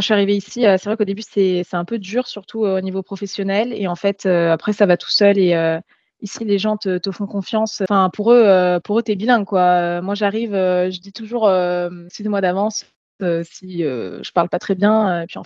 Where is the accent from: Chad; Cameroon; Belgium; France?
France; Provence-Alpes-Côte d'Azur; moved away as an adult; now in Canada; Là, ça fait 10 mois que je suis arrivée au Canada. Je viens de France, du sud-est de la France, à côté de Toulon.